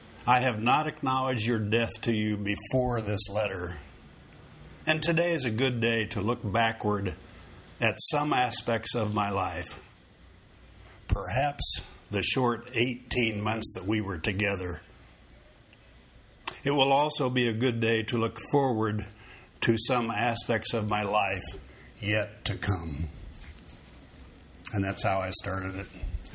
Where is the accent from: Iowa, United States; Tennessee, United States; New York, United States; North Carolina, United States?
Iowa, United States; So I grew up essentially in Iowa, where my mother had been from, with my mother and my grandmother.